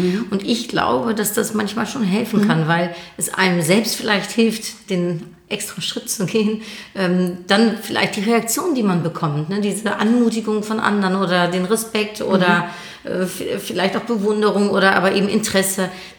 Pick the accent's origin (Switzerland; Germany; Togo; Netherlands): Netherlands; German is a second language; Ich bin Niederländerin.